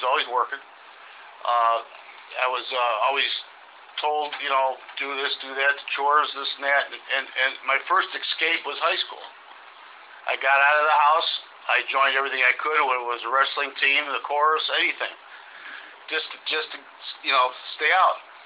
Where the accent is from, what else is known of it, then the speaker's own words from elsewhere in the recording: Chicago, Illinois, United States; born there; I was, you can tell by my accent, I was born in the South. South side of Chicago.